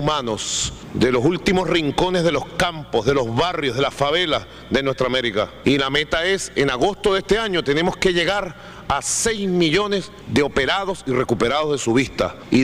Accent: Venezuela; nosotros estamos como pueblo venezolano muy agradecidos

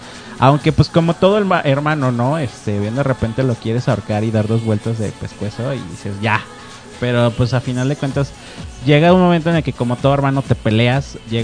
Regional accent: Arandas, Jalisco, Mexico; no por el hecho de que no me guste haber nacido en Guadalajara, sino porque mi corazón literalmente es de Los Altos, es de Arandas. Entonces, yo soy oriundo de Arandas, Jalisco.

